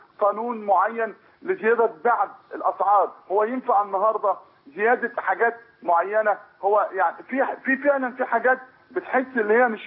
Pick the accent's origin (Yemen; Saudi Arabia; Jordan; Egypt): Egypt; Mansoura, Dakahlia; انا من المنصورة حضرتك.